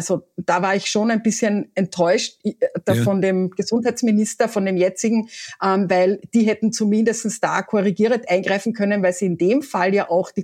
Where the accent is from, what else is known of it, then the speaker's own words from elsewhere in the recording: Carinthia, Austria; Also ich bin Kärntnerin